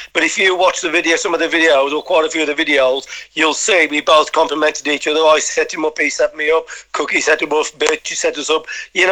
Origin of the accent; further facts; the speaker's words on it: Tipton, West Midlands, United Kingdom; much is from Liverpool, I'm from Tipton.